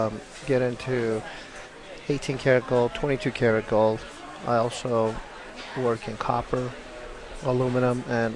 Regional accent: United States; Yes, I'm Navajo, and that's where I grew up on the Navajo Reservation.

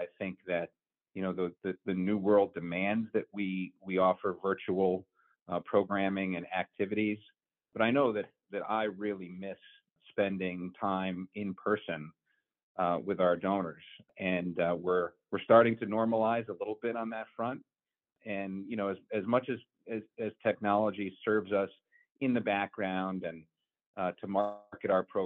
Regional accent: Connecticut, United States; I'm born and bred in Connecticut, left for college and graduate school, but have been lucky enough to come back to my home state and work with donors and colleagues for the betterment of our communities.

